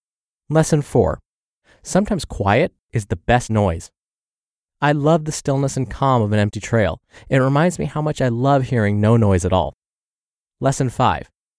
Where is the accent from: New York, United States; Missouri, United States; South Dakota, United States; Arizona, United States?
South Dakota, United States; I could blame it on the fact that I grew up on the Great Plains of South and North Dakota.